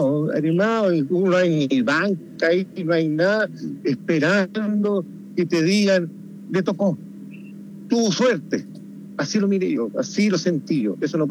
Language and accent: Spanish; Antofagasta, Chile; nosotros venimos de Antofagasta.